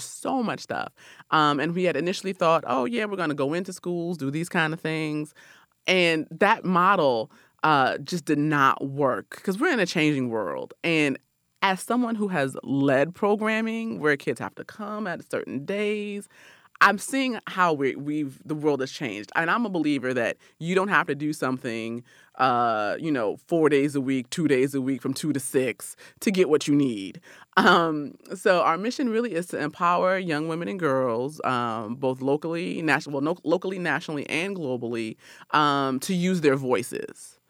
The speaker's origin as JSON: {"language": "English", "town": "Rochester", "region": "New York", "country": "United States", "tie": "born or raised there", "also_born_or_lived": "Albany, United States", "said": "I was born in Albany, New York, grew up in Rochester, New York."}